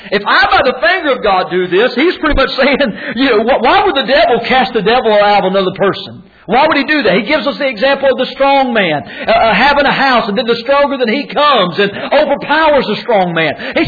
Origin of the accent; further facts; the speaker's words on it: Tyner, North Carolina, United States; Not really. I'm actually from Tyner.